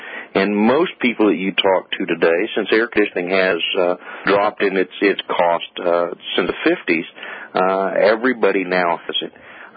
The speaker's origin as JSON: {"language": "English", "region": "Florida", "country": "United States", "said": "Where I live is in North Florida between Jacksonville and Daytona Beach"}